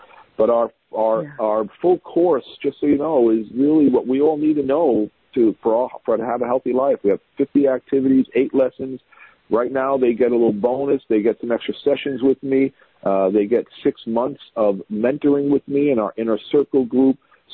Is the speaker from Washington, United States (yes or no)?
no; Brooklyn, New York, United States; That is basically, and I'm from Brooklyn, New York.